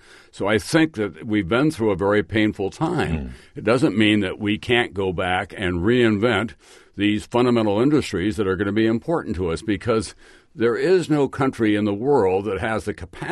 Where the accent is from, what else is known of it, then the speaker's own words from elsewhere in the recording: Yankton, South Dakota, United States; moved away; And my friends in my hometown of Yankton, South Dakota, even though I've been gone 46 years, think I'm going to move back any day now.